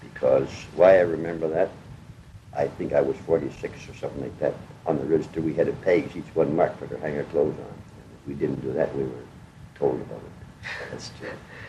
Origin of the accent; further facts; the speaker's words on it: Dipper Harbor, New Brunswick, Canada; Well, as far as I know, I think I was born right in Dipper Harbor.